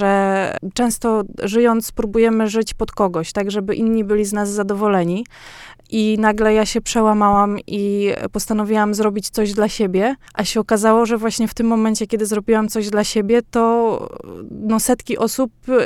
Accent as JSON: {"language": "Polish", "town": "Iława", "region": "Warmian-Masurian Voivodeship", "country": "Poland", "tie": "born or raised there", "said": "Ja się nauczyłam pływać jako dziecko w jeziorze. i niestety w Iławie nie było basenu."}